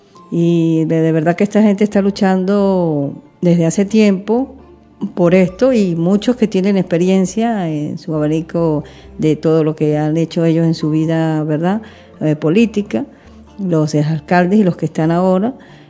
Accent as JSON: {"language": "Spanish", "town": "Leganés", "region": "Community of Madrid", "country": "Spain", "said": "Somos de aquí, de Leganés, estamos aquí, somos ciudadanos del mundo, pero que vivimos en Leganés."}